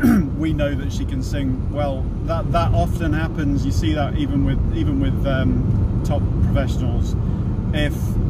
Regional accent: United Kingdom; I'm British and I don't even know if I'm supposed to say schedule or schedule.

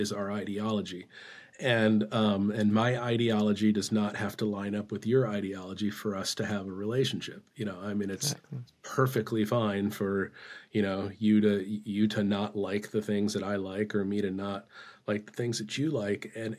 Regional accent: Tempe, Arizona, United States; also born or lived in Southern California; I'm a West Coast guy, and Tempe, Arizona, bummed around Southern California and that territory

